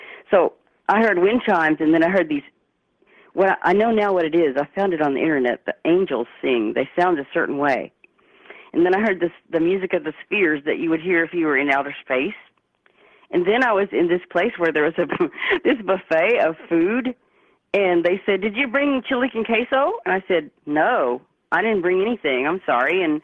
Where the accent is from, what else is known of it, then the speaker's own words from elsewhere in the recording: Texas, United States; now in Norman, United States; You know, I'm a Texan.